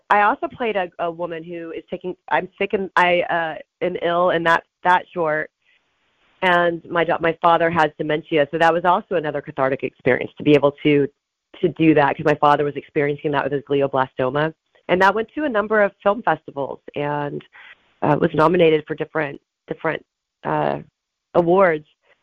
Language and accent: English; Houston, Texas, United States; I was 5'10 when I was 13. I'm from Houston.